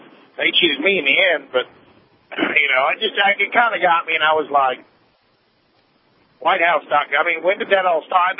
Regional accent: Appalachia, United States; I have no problem with that at all because I'm Appalachian American, so I like to tell people.

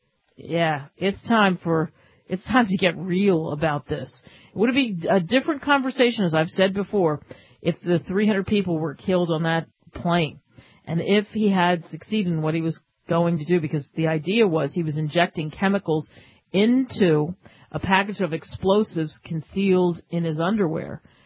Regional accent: Miami, Florida, United States; I'm just going to freeze it out because I'm from Miami and now I'm knee-deep into cold temperatures in the Midwest or something.

